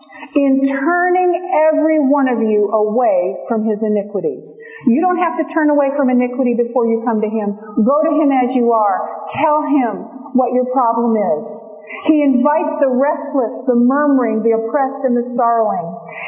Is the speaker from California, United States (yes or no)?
yes; California, United States; I'm from California. It's snowing out there.